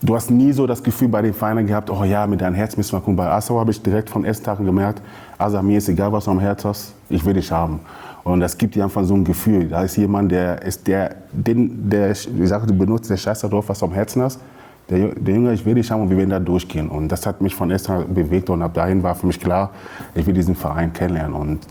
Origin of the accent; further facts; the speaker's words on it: Hanover, Lower Saxony, Germany; ich komme aus Hannover, aber bin jetzt lebt im Ruhrgebiet